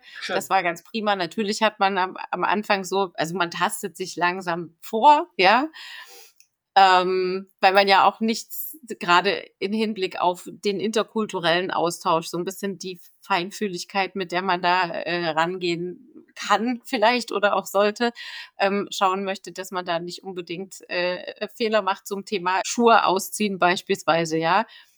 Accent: Germany; Die Suche nach dem Job in China für mich als Deutsche

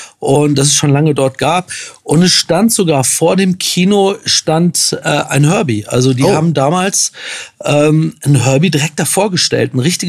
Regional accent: Wolfsburg, Lower Saxony, Germany; Ich bin nicht geboren in Wolfsburg, aber dort aufgewachsen.

